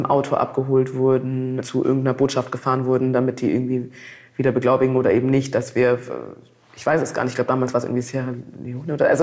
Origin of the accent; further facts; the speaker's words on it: Germany; born there; Also ich bin in Deutschland zur Welt gekommen. Meine Eltern kamen aus Westafrika